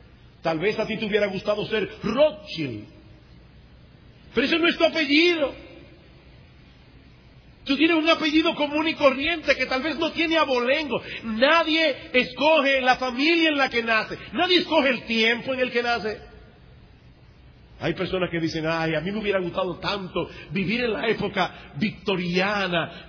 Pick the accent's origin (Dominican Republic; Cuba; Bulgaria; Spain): Dominican Republic; San Juan de la Maguana, San Juan; born there; Yo nací en San Juan de la Maguana.